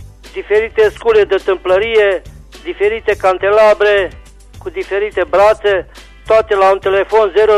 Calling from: Reșița, Caraș-Severin, Romania; din Reșița

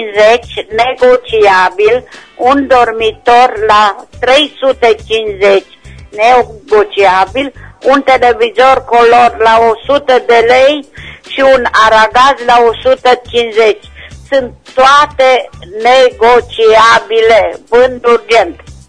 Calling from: Reșița, Caraș-Severin, Romania; din Reșița.

